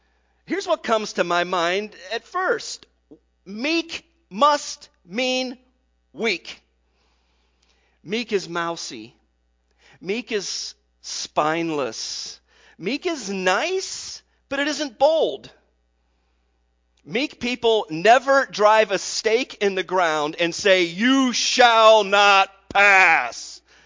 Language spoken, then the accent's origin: English; United States; I think I'm a pretty stereotypical American type of guy. I think I'm an American guy that kind of fits in a rural setting.